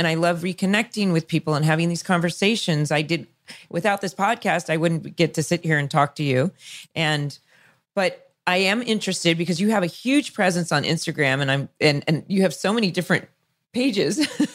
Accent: California, United States; Well, I grew up in Orange County, and I'll tell you, as the scripts went on, it would trigger something

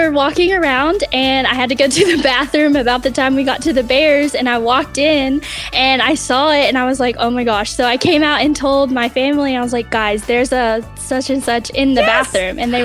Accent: White House, Tennessee, United States; from White House, Tennessee.

